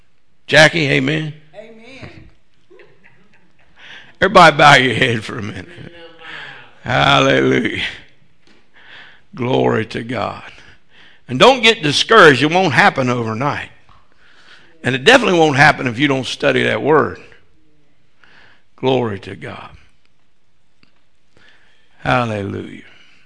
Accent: Marietta, United States; The church I grew up in Marietta

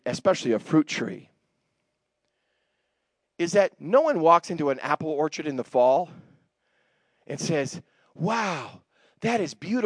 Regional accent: New England, United States; We grew up in New England, and this mountain called Mount Monadnock.

